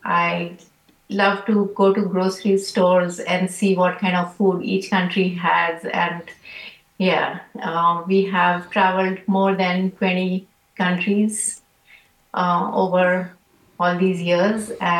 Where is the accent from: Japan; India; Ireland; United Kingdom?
Japan; now in Carmel, United States; So when I came from Japan to here in 2021, I live in Carmel